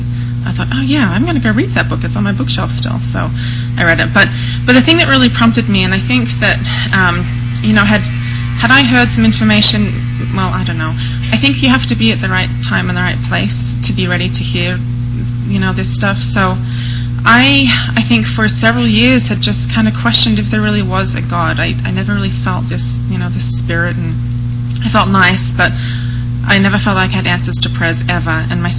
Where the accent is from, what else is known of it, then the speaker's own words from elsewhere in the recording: Australia; now in Utah, United States; I live here in Utah. I'm originally from Australia, so my accent's a little different.